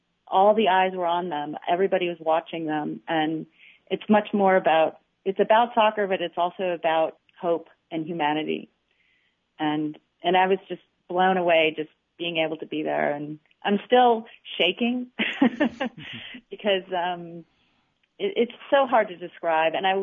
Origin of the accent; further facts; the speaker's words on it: United States; watching Mexico play South Africa as an American in the stadium